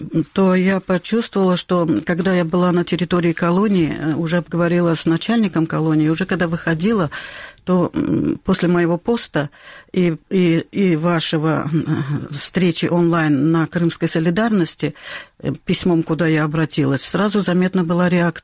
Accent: Crimea, Ukraine; я из Крыма, мать двоих политических заключенных

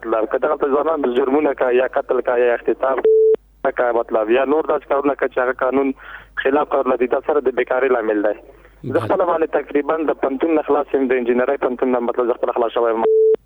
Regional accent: Afghanistan; چې موږ د افغانستان یو

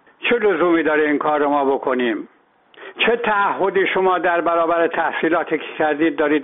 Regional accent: Iran; من به عنوان یک ایرانی از آقای ظریف سوال میکنم

